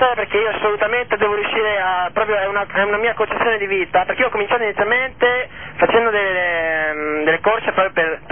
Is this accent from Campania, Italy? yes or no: no; Rome, Lazio, Italy; born there; now in Bologna, Italy; Ma la conosco perché io sono nato a Roma.